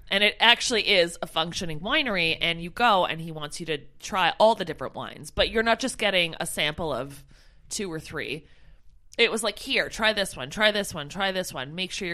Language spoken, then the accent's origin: English; Canada; And I said to the lady, like, oh, you know, I'm from Canada.